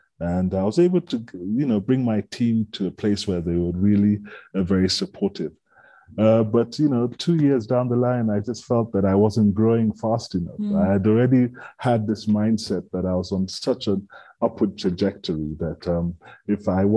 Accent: Kenya; I am a Kenyan thoroughbred. my parents are from the western part of Kenya.

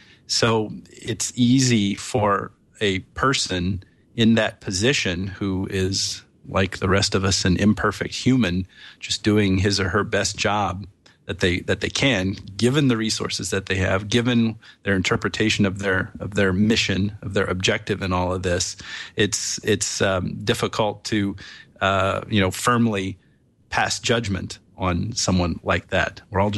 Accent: Chicago, Illinois, United States; Perhaps I'm biased in this analysis because I come from Chicago, here in the Seventh Circuit

